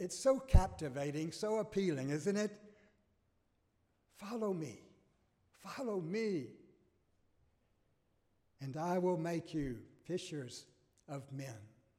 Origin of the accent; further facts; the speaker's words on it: Lake City, Florida, United States; It was August in my hometown of Lake City, Florida, North Florida. Hot and humid.